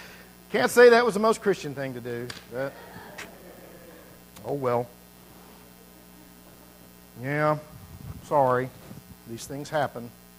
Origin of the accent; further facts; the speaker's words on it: Southern United States, United States; I'm from the South. That's what we do, okay?